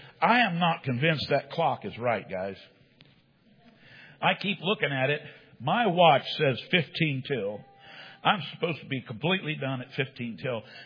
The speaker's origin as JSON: {"language": "English", "country": "United States", "said": "Well, I'm an American, so am I. But I had to be born again."}